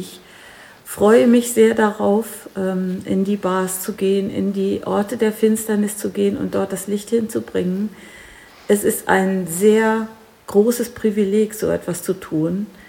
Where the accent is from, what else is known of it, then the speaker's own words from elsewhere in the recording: Agathenburg, Lower Saxony, Germany; Ich bin in Agathenburg groß geworden und bin vor 3 Jahren wieder dahin zurückgekehrt, um meine Mutter zu pflegen